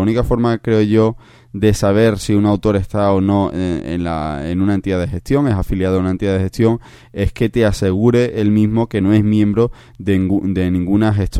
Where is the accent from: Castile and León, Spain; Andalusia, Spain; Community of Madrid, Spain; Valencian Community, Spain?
Andalusia, Spain; Cádiz; el segundo fin de semana es carnaval en mi tierra, en Cádiz, o sea que estaré por allí